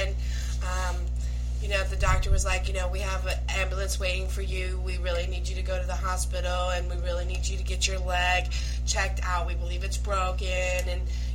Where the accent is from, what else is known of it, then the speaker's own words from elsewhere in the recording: Michigan, United States; Yeah, but you grew up in Texas, and I grew up in Michigan